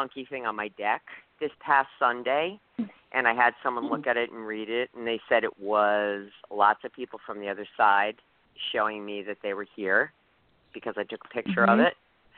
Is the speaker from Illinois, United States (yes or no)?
no; Connecticut, United States; Connecticut.